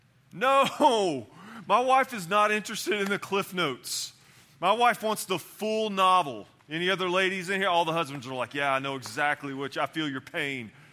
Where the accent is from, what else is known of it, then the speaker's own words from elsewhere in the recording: Southern US, United States; I'm from the South. I'm a country boy, but I don't like country directions.